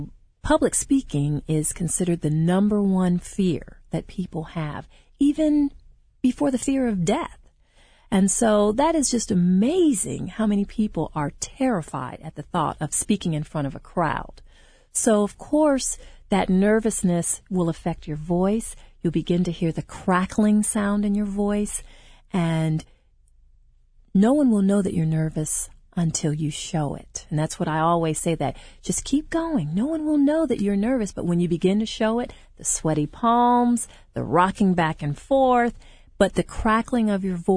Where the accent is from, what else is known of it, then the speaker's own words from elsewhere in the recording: Ohio, United States; now in Georgia, United States; I'm from Ohio originally, but I've been here 18 years.